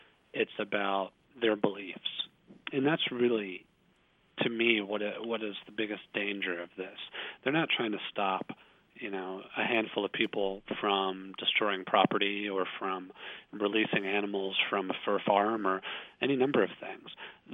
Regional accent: Fort Worth, Texas, United States; now in Washington, United States; I see that going from where I grew up outside Fort Worth to D.C.

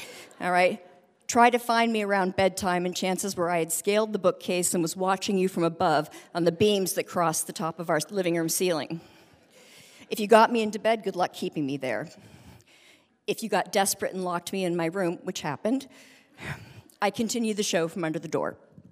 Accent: Berkeley, California, United States; born there; I was born in 1959 in Berkeley, California. And I was adopted through a state agency

